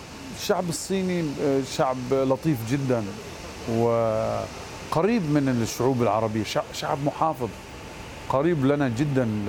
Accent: Jordan; now in Beijing, China; من الأردن، أعيش في بكين منذ 15 عام.

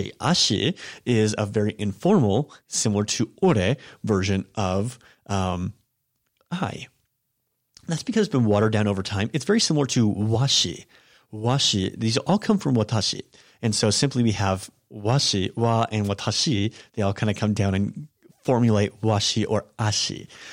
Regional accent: United States; I'm an American, so I tend to try to familiarize myself and introduce a level of friendliness

